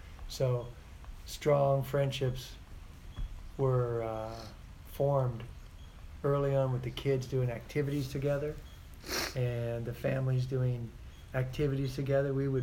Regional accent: Fountain Valley, California, United States; very important extended family type stuff that we grew up with in Fountain Valley.

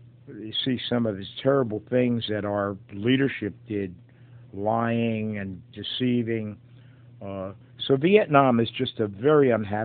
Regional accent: Newark, New Jersey, United States; I was born in Newark and lived there until age 7, until my parents moved out when my father went bankrupt.

